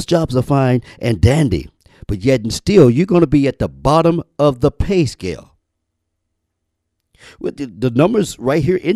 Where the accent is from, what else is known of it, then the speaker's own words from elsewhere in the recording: Midwest, United States; I was told years ago, growing up in the Midwest, that a person can show you better than they can tell you about their character.